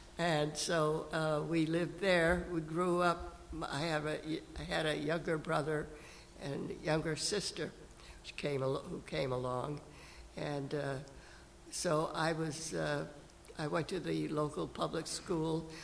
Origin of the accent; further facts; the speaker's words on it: West Palm Beach, Florida, United States; born there; so I was born near Palm Beach. In fact, I was born in a maternity hospital in West Palm Beach.